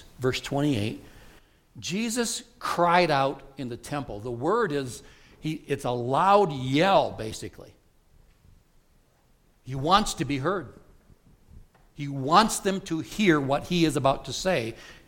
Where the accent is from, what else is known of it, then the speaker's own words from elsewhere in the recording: LaGrange, Wyoming, United States; I grew up in LaGrange, Wyoming